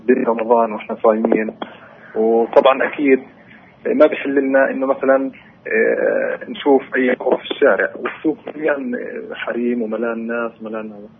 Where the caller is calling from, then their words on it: Jenin, West Bank, Palestine